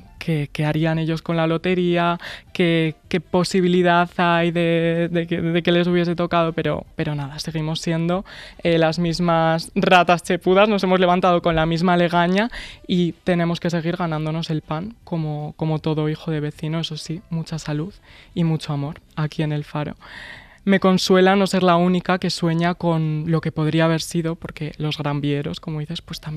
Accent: Spain; yo queriendo salir de mi pueblo, de la España vaciada desde que tengo uso de razón, idealizando la gran ciudad

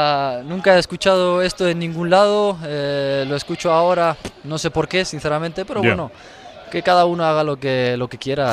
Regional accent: Morocco; Marruecos, en mi país siempre.

